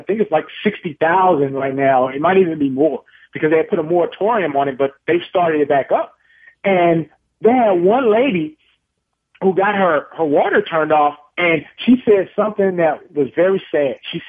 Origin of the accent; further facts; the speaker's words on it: California, United States; If I went to California right now, which is my home state, and I talked to any number, and some are people that I've known since I was a child and grown up with, family, friends